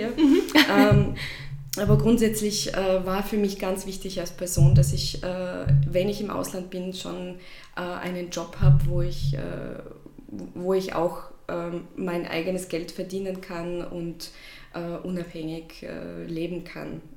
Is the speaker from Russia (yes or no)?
yes; Russia; German is a second language; moved away as an adult; now in Austria; Ja, ich komme ursprünglich aus Russland, ich bin dort aufgewachsen und ich bin vor 8 Jahren nach Österreich gekommen.